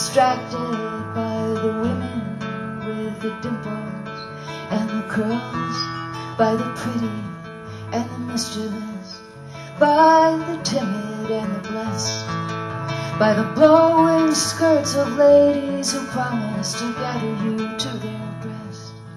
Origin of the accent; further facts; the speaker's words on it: New York City, New York, United States; And so I'm from New York City.